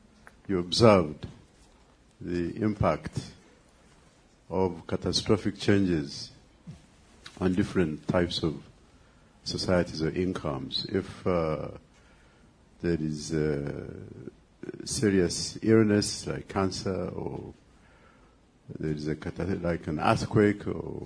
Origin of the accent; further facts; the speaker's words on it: Uganda; I'm from Uganda.